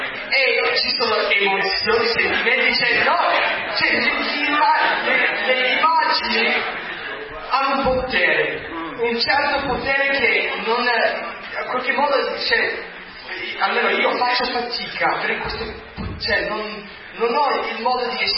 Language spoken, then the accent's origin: Italian; United States; perché sono americano, non ci capisco